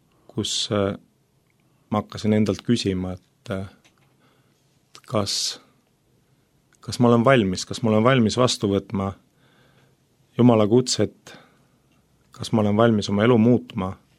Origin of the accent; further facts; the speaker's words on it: Tallinn, Harju County, Estonia; elanud kogu elu Tallinnas, välja arvatud mõned aastad, kus elasime koos abikaasaga Iinamaal.